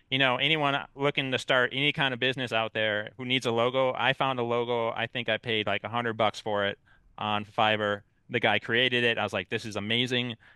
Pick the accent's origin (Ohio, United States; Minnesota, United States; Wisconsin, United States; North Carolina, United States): Wisconsin, United States; also born or lived in Colorado; I left Colorado, went back to Wisconsin, my hometown.